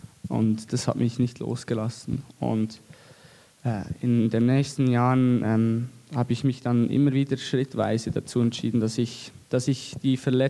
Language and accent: German; Switzerland; ich komme aus der Schweiz und ich bin in einem christlichen Elternhaus aufgewachsen und auch in einer Gemeinschaft aufgewachsen.